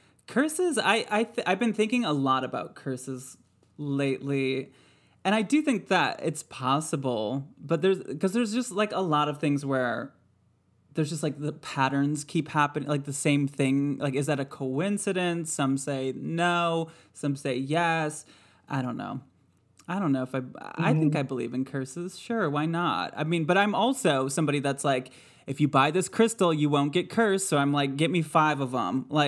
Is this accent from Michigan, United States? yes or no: yes; Michigan, United States; I grew up in Michigan.